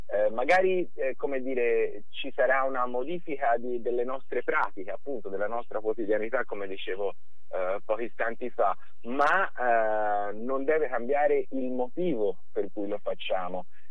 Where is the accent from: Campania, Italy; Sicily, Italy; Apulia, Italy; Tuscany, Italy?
Tuscany, Italy; soprattutto dalle nostre parti, in provincia di Firenze